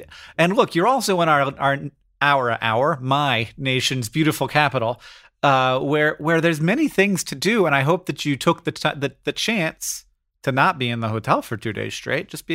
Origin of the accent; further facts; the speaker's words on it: United Kingdom; But that's a state, normal state. And I'm sorry, but as a British